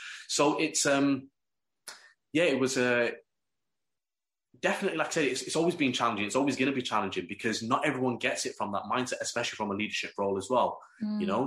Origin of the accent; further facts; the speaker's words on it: Manchester, North West England, United Kingdom; because I'm from Manchester.